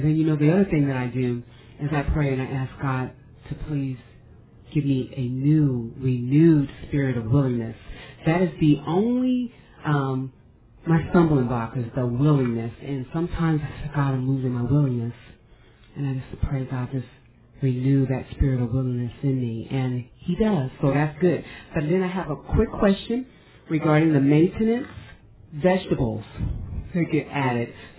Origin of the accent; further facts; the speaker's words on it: Louisiana, United States; from Louisiana.